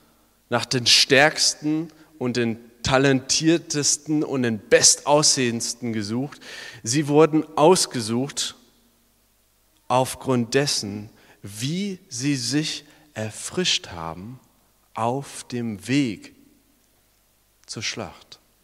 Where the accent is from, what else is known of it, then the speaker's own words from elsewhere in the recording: California, United States; ich komme auch aus der Nähe von Hollywood